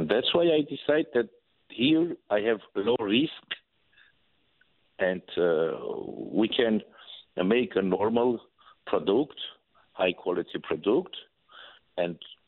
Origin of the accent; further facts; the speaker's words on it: Yerevan, Armenia; No, I'm from Armenia. I'm Yerevan guy. Let's say typical Yerevan guy.